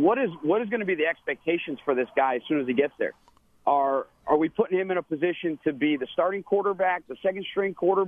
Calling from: Myrtle Beach, South Carolina, United States; Yeah, I'm in Myrtle Beach, South Carolina.

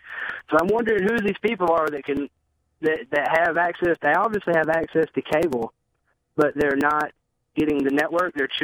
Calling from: North Carolina, United States; Hey, Brian, this is … from North Carolina.

